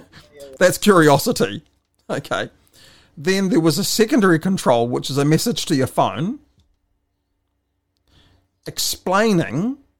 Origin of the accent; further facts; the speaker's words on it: New Zealand; I'm a New Zealander, so that's okay, mate.